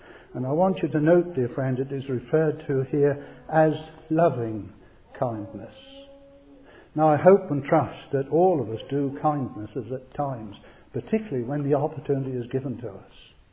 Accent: East of England, United Kingdom; little village, in the beautiful countryside of Suffolk. I am a Suffolker, born and bred in Suffolk.

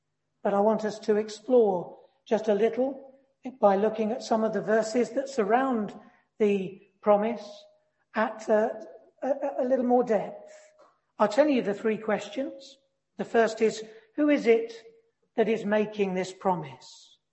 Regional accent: South East England, United Kingdom; around where I was brought up in Sussex from time to time.

